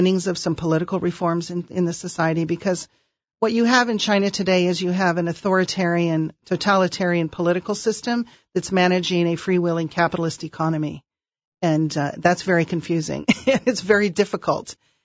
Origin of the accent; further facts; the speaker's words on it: Pakistan; I grew up in Pakistan